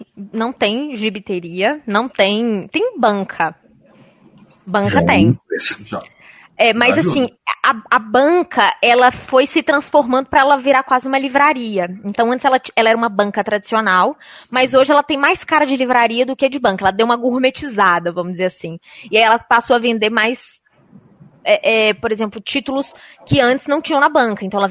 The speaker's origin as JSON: {"language": "Portuguese", "town": "Ipatinga", "region": "Minas Gerais", "country": "Brazil", "lives_now": "Mariana, Brazil", "said": "não nasci em Mariana, mas eu moro em Mariana porque eu vim fazer a faculdade e fiquei. Eu sou de outra região de Minas, eu sou de Ipatinga."}